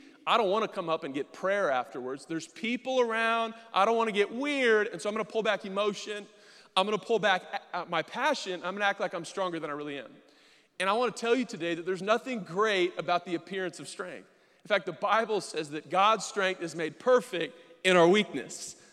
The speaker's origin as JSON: {"language": "English", "town": "San Diego", "region": "California", "country": "United States", "tie": "born or raised there", "said": "Now, I grew up in San Diego. People have always moved away."}